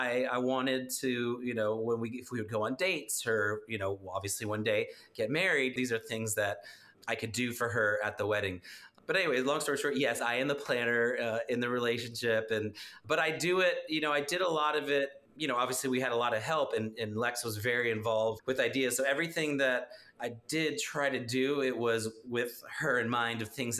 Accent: Dallas, Texas, United States; Well, for all the people who, you know, have no idea, I'm a singer-songwriter from Dallas, Texas. And my beautiful wife is from Columbus, Ohio.

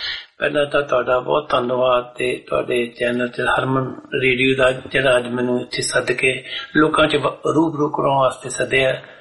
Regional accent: Mughal Sarai, Uttar Pradesh, India; also born or lived in Moga; ਮੈਂ ਮੋਗੇ ਤੋਂ ਮੈਂ ਬਿਲੋਂਗ ਕਰਦਾ ਤੇ ਜੰਮਿਆ ਉੱਥੇ, ਪਲਿਆ ਮੈਂ ਮੁਗਲ ਸਰਾਏ। ਮੇਰੇ ਪਿਤਾ ਜੀ ਰੇਲਵੇ ਦੇ ਗਸਟ ਅਫਸਰ ਸੀਗੇ

